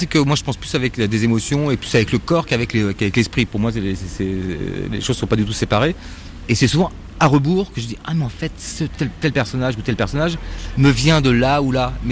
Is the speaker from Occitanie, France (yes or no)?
no; Brittany, France; Bon, moi, je suis breton.